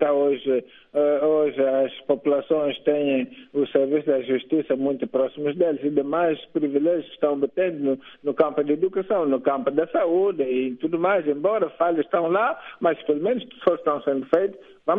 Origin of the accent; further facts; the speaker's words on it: Angola; Eu, como angolano, fiz tudo para poder vir em Angola. Tinha que encontrar as vias mais humanas, mais sublimes, mais políticas, não é? Que coadunam também com o próprio contexto atual, para poder vir na minha terra.